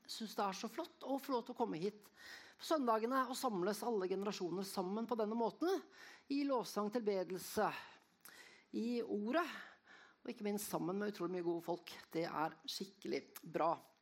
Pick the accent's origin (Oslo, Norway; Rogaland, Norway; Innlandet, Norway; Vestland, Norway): Rogaland, Norway; Bryne; jeg kommer fra Bryne. Det ligger I nærheten av Stavanger.